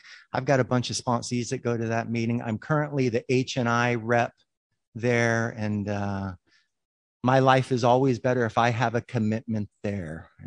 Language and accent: English; Huntington Beach, California, United States; I'm from Huntington Beach originally